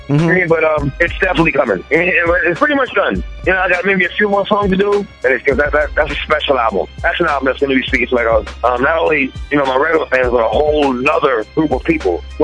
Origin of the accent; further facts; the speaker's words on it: New York, United States; You know, I'm a New Yorker, so that hit home.